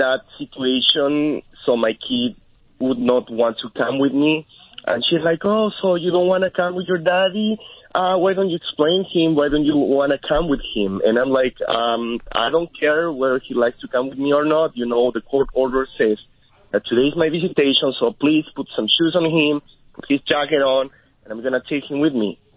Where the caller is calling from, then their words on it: California, United States; I'm calling from Southern California right now.